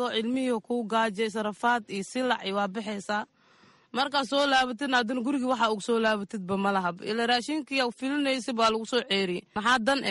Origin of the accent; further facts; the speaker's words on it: Mogadishu, Banaadir, Somalia; Aniga Muqdisho ka imaaday.